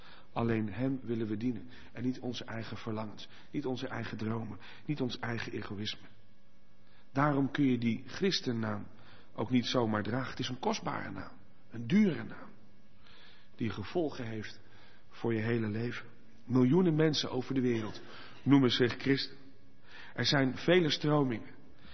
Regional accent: Rotterdam, South Holland, Netherlands; Ja, ik kom van Rotterdam, ik kan er niks aan doen, sorry.

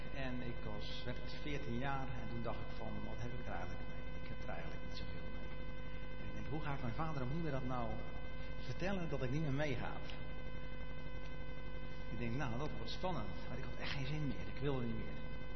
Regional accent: Katwijk, South Holland, Netherlands; now in Eindhoven, Netherlands; Maar ik ben eigenlijk opgegroeid in dit leuke dorp. Ja, het staat er al. Ik wou eigenlijk zeggen gewoon welk dorp denk je dat het is. Maar dat is Katwijk.

